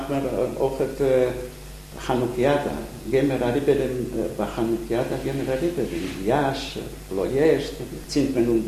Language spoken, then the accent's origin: German; Cluj-Napoca, Cluj County, Romania; born there; German is a second language; Ich bin geboren in Klosenburg.